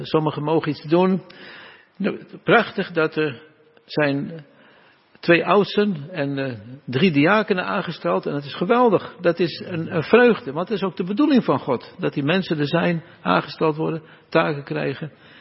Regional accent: Netherlands; moved away as an adult; wij kwamen als jonge mensen vanuit Nederland. Dan wordt vaak lelijk gezegd uit Holland. Nou, we zijn eigenlijk geen Hollanders, maar Nederlanders.

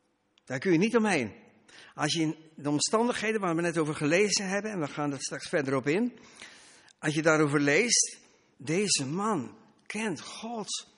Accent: Middelburg, Zeeland, Netherlands; We komen uit Middelburg. En onze provincie heeft een motto.

